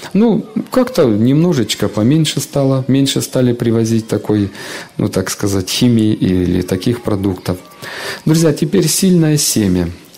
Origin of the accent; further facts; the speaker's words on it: Kislovodsk, Stavropol Krai, Russia; я еще в детстве жил в Кисловодске